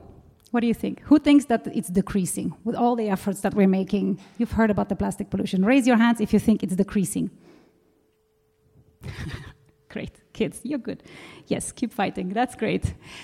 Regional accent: Sweden; I grew up in Sweden, and we recycle.

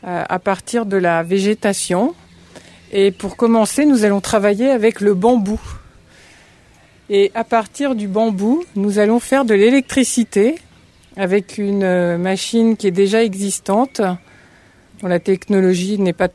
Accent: France; now in India; je viens de France. Nous sommes aujourd'hui le 14 juillet, le jour de notre fête nationale.

